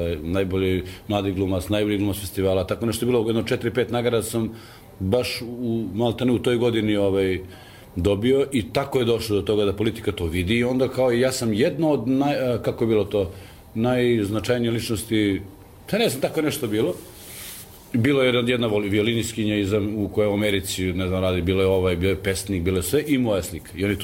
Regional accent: Kosovo; Ja sam momče sa Kosova

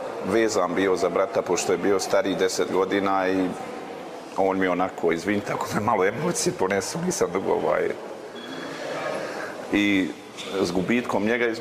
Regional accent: Visoko, Zenica-Doboj Canton, Bosnia & Herzegovina; rođen sam u Visokom, 1972. godine. Ove godine punim 52 godine.

